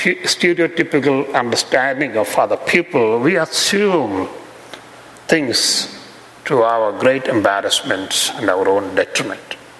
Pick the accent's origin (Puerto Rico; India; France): India; now in United States; I would tell them that I'm from India